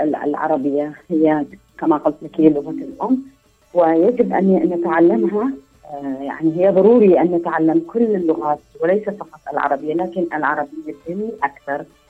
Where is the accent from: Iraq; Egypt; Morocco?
Iraq; Duhok, Kurdistan Region; لا، لست مقيمة فقط، إنما أنا من كردستان